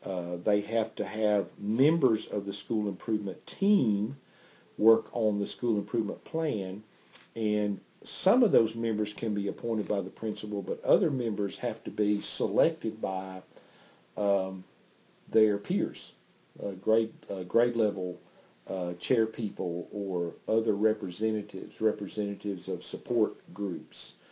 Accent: the South, United States; but I am from the South

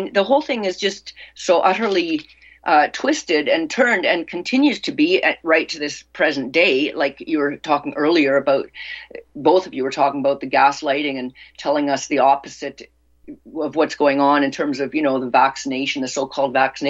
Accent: Canada; So we were all raised in Canada. This is, you know, we're Canadian

